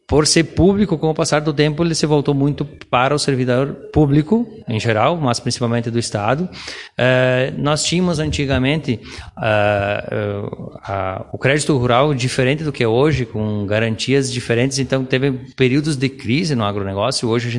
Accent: Rondinha, Rio Grande do Sul, Brazil; Eu sou natural da cidade de Rondinha, nasci no interior, me criei lá

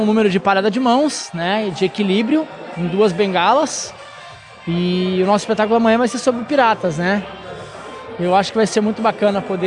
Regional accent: Porto Alegre, Rio Grande do Sul, Brazil; Não, eu sou de Porto Alegre.

